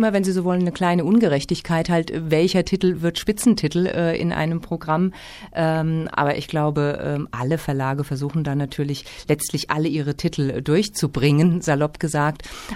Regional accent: Hesse, Germany; born there; also born or lived in Heidelberg / Frankfurt am Main; now in Erfurt, Germany; Na, ich bin in Hessen geboren und habe zuerst in Heidelberg studiert, also Baden-Württemberg dann, und dann aber in Frankfurt am Main studiert

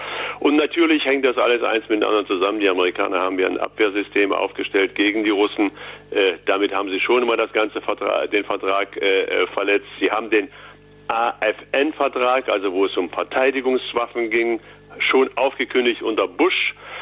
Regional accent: Thuringia, Germany; Aber das haben wir als Thüringer höchstwahrscheinlich verdient, dass es bei uns besser ist.

